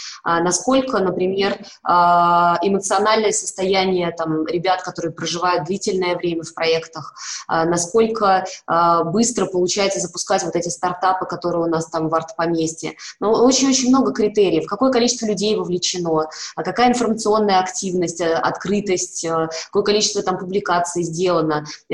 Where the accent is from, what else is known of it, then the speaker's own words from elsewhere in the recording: Penza, Penza Oblast, Russia; мы говорим, там, мы из Пензы